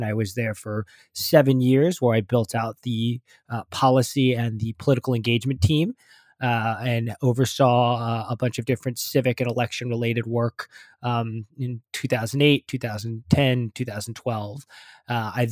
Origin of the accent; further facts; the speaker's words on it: Los Alamos, New Mexico, United States; I grew up in New Mexico, primarily, a little town called Los Alamos. One of the things that happens when you grow up in a small town is sometimes you think about bigger places, and particularly when you grow up in the mountains far away from things.